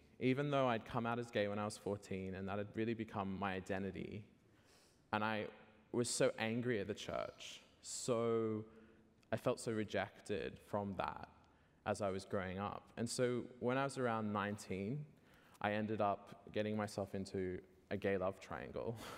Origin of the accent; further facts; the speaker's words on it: Sydney, New South Wales, Australia; I grew up in Sydney, Australia